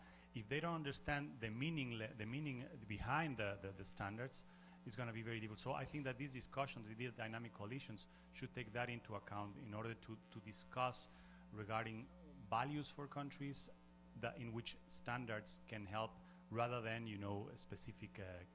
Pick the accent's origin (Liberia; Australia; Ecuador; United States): Ecuador; I'm from Ecuador.